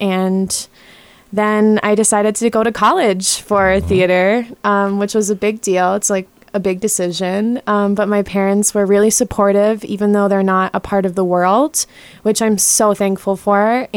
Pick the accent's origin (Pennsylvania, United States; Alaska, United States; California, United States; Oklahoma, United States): Pennsylvania, United States; Philadelphia; now in New York City, United States; I'm originally from Philadelphia, and now I live in New York City.